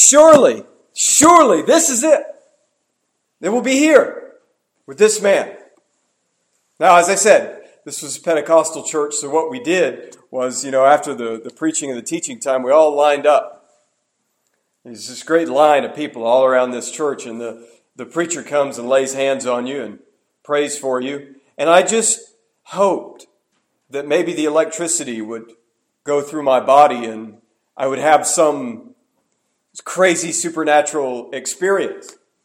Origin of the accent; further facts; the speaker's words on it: Florida, United States; when this particular man came to my church, the church that I grew up in Florida.